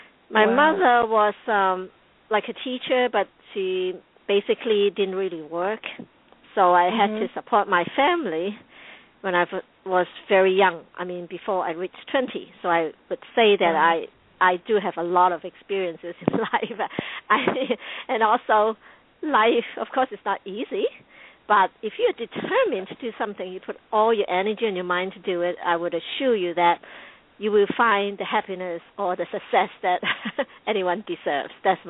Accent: Hong Kong; I came from Hong Kong. I mean, now it's part of China.

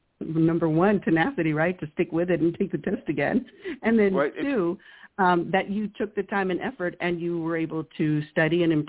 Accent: Texas, United States; now in Austin, United States; You know, I'm from South Texas. Like, I'm in Austin, but currently in Austin. But I grew up in South Texas.

